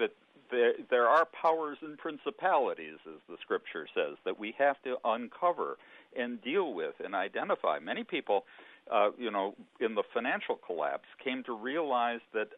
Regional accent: Midwest, United States; I grew up in the Midwest along the Great Lakes, along the shore of Lake Erie, in a time when, as a kid, I couldn't go swimming in the lake

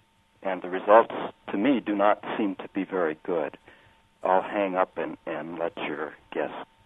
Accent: California, United States; I grew up in California where the state government has provisions in the state constitution that it can be directly amended fairly easily

